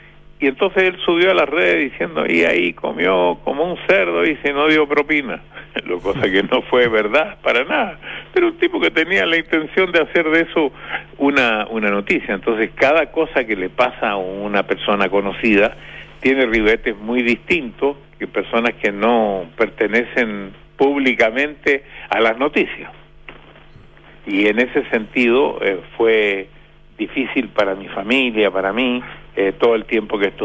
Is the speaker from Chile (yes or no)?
yes; Chile; born there